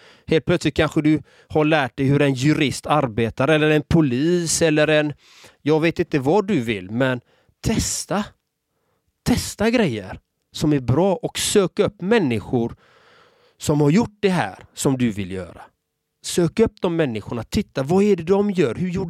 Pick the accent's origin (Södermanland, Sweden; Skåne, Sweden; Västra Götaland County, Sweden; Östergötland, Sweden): Västra Götaland County, Sweden; Gothenburg; Själv är jag uppvuxen i en förort i Göteborg.